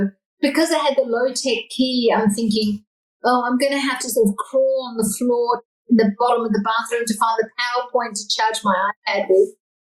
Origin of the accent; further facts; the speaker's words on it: Melbourne, Victoria, Australia; now in Germany; I find when I'm home in Australia, I come from Melbourne